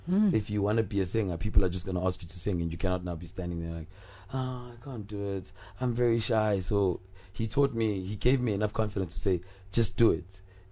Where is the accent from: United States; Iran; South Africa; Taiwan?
South Africa; Emalahleni, Mpumalanga; because I come from Witbank, Emalahleni, which has been known to be a very dirty city, and it's very polluted.